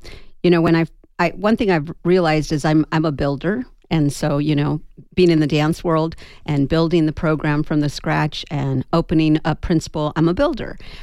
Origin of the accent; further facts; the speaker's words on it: Las Cruces, New Mexico, United States; moved away as an adult; now in Tucson, United States; I grew up in Las Cruces, New Mexico.